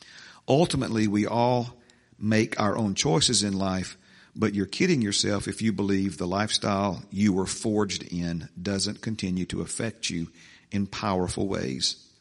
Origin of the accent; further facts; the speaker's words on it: the South, United States; I was raised in the South. I still say yes, sir, and no, ma'am, to anyone who appears to be older than me.